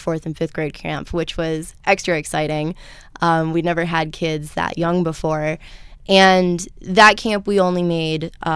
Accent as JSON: {"language": "English", "town": "Marquette", "region": "Michigan", "country": "United States", "tie": "born or raised there", "said": "I grew up in Marquette"}